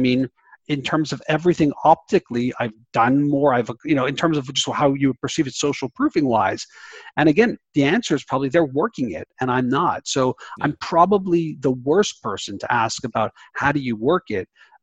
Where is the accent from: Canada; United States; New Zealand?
Canada; It could be because I'm Canadian.